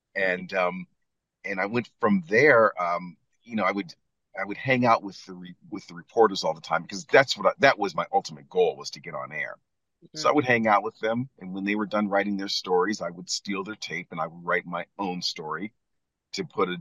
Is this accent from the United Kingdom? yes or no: no; Ontario, Canada; also born or lived in Cleveland, United States; But I was living in a border town right across from Buffalo called Fort Erie. Mm-hmm. That's where I went to high school.